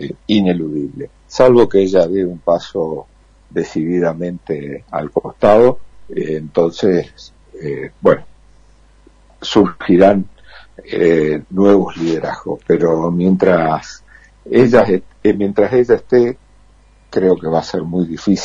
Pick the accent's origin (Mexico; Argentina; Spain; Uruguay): Argentina; Nosotros, como argentinos, surgimos luchando contra el imperio español.